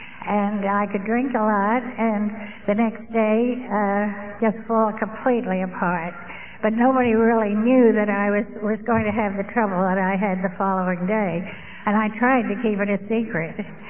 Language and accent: English; Sydney, New South Wales, Australia; born there; moved away; I was born in April in the fall, and that was in Sydney, Australia.